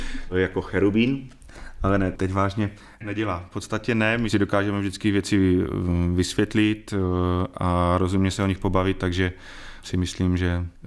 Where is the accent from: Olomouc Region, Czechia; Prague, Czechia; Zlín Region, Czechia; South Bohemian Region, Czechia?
Zlín Region, Czechia; pocházím z toho kraje, jsem přes kopec, on je Lach, já jsem Valach